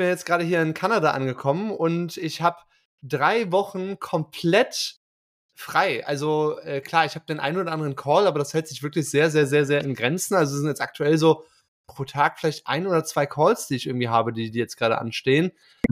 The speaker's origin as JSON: {"language": "German", "country": "Germany", "said": "Ja, ich komme aus Deutschland. Und dann war so, also erstmal war die erste Frage so, ja, where are you from? Ne, ja, von wo kommst du? Ja, aus Deutschland."}